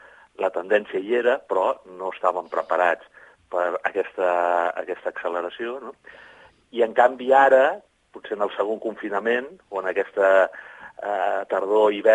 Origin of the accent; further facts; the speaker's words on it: Sant Cugat del Vallès, Catalonia, Spain; jo soc de Sant Cugat i ja saps que ens tillen una mica de pijos